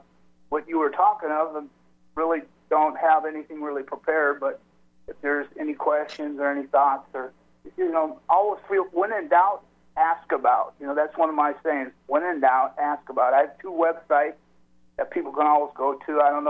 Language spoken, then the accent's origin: English; San Francisco, California, United States; my life story and how it started off in San Francisco, the Haight-Ashbury, is where I grew up. I grew up in the Haight-Ashbury.